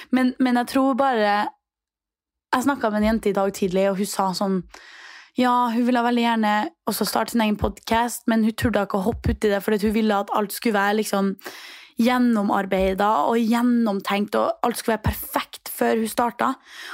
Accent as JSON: {"language": "Norwegian", "town": "Trondheim", "region": "Trøndelag", "country": "Norway", "said": "Når jeg var hjemme I Trondheim"}